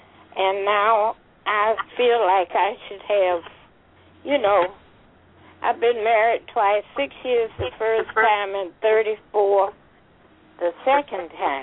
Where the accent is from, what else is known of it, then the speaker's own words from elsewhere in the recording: South Carolina, United States; What you call the Midlands of South Carolina.